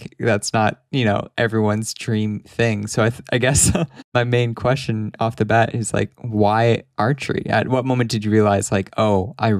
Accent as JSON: {"language": "English", "region": "West Coast", "country": "Canada", "said": "Yeah, West Coast, which means it's 2 p.m. for me"}